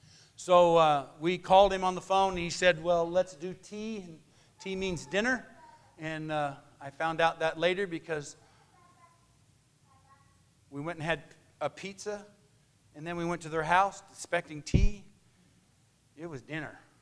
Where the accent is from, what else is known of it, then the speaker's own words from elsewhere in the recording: United States; he begins to tell the lady that we're from America, and I thought to myself, I don't think she has to be told that. She's going to know by our accent.